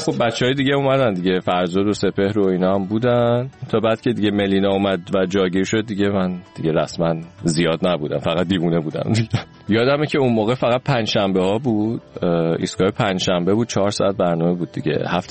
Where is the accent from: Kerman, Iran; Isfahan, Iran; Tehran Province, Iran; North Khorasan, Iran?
Isfahan, Iran; born there; من اصفهان به دنیا اومدم.